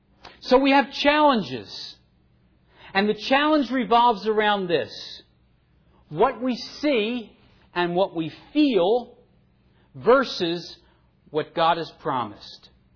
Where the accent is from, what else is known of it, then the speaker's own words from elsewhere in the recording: New Jersey, United States; accent: Jersey; I'm spelling that for you because I think that my Jersey accent is a little muddled at times.